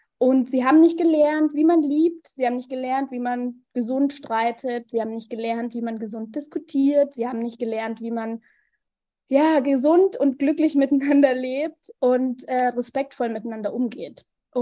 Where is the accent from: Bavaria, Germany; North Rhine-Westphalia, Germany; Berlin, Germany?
Bavaria, Germany; Und ich bin mit meinen Eltern aufgewachsen hier in Bayern